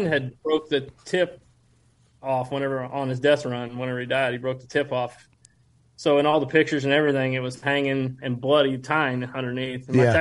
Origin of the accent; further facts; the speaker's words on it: Midwest, United States; but you know, we're from the Midwest. We don't get to see the, you know, very rarely get opportunity to velvet deer around here.